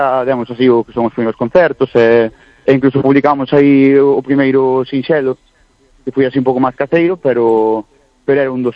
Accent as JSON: {"language": "Galician", "town": "Santa Comba", "region": "Galicia", "country": "Spain", "said": "dos dous que somos de Santa Comba"}